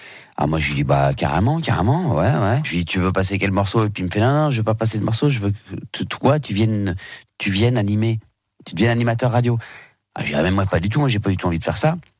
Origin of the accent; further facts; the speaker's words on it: Réunion; mes ennemis à La Réunion, là où j'ai grandi, c'était les surfeurs.